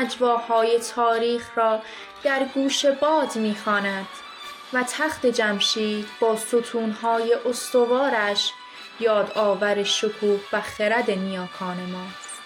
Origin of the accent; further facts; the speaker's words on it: Iran; born there; این خاک نه تنها زادگاه من، بلکه خانه هزاران سال تاریخ، فرهنگ و عشق است.